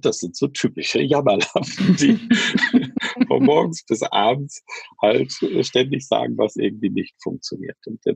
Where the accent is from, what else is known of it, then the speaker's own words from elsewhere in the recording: Germany; Und das ist ja auch der Ruf, den wir als Deutsche im Ausland haben.